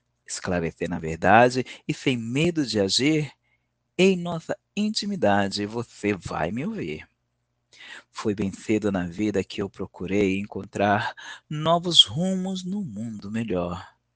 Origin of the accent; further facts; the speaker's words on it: São Paulo, Brazil; sou de São Paulo, capital, que é onde estou